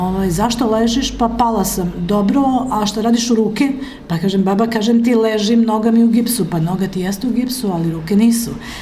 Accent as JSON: {"language": "Serbian", "town": "Meči", "region": "Southern and Eastern Serbia", "country": "Serbia", "tie": "born or raised there", "accent": "Svrljig-Zaplanje dialect", "first_language": "Svrljig-Zaplanje dialect", "said": "jer je to moj maternji jezik, ja ga znam u mojoj kući gde moja majka još uvek živi u selu Meči"}